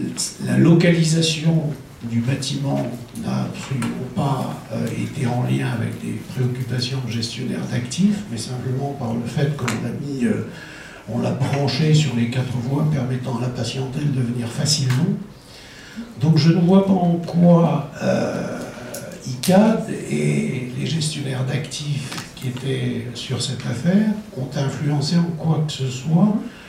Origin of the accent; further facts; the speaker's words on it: Rennes, Brittany, France; je viens de Rennes. Je prenais le train ce matin